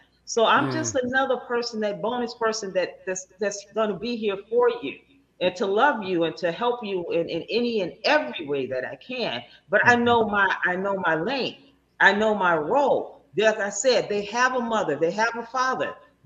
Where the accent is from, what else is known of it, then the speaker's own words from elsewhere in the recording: Muskegon, Michigan, United States; moved away; also born or lived in Indianapolis / Virginia / Georgia; I'm definitely, from Muskegon, Michigan, born and raised. I moved from Michigan back in 2000. So not straight to Georgia, of course, you know, I went to Indianapolis and then Virginia and then but I've been in Georgia now for 17, 18 years.